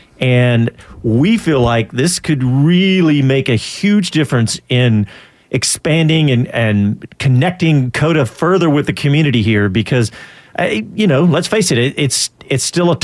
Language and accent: English; Austin, Texas, United States; Les and I are both from born and raised in Austin